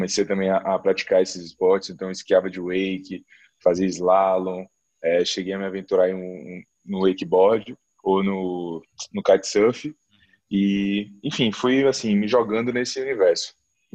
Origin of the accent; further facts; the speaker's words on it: Salvador, Bahia, Brazil; e sou daqui de Salvador, Bahia